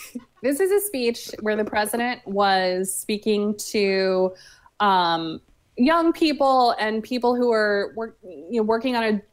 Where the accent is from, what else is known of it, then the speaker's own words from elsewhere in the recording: the South, United States; I'm from the South. It's like when you feel bad for somebody, but you want to be a little bit condescending, it just comes out.